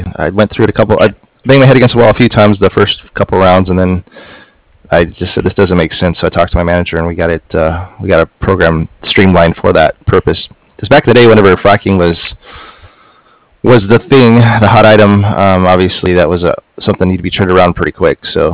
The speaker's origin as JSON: {"language": "English", "town": "Stephenville", "region": "Texas", "country": "United States", "moved": "as an adult", "said": "Well, I was born in Stephenville, though. That's where I was born at."}